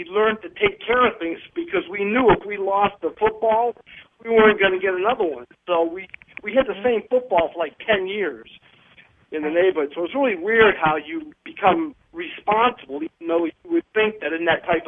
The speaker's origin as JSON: {"language": "English", "region": "Northeast", "country": "United States", "tie": "born or raised there", "said": "I grew up in the Northeast. I don't get specific because I still got relatives there."}